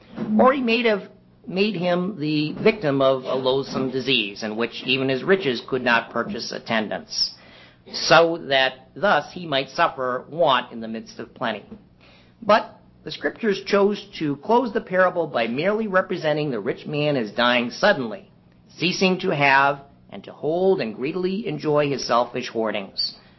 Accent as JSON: {"language": "English", "town": "Agawam", "region": "Massachusetts", "country": "United States", "tie": "born or raised there", "said": "I grew up in Agawam"}